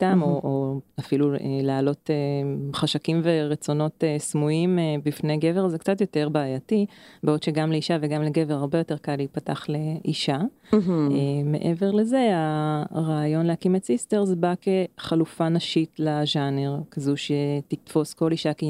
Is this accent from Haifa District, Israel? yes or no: yes; Haifa District, Israel; וככה אני במקור מאזור הקריות